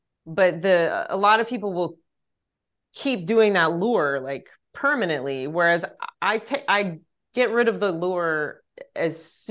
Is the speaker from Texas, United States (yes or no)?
yes; Texas, United States; I was always like of my small friend group, because I grew up in East Texas.